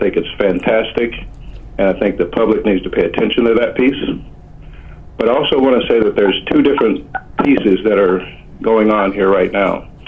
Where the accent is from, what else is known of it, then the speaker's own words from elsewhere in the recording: Florida, United States; I'm African-American, and I'm from the South, from Florida.